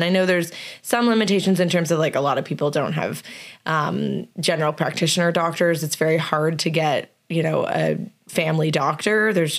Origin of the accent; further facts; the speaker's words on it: Canada; being that I'm a Canadian citizen and we have plans to kind of relocate back to Canada, have the support of my family and friends here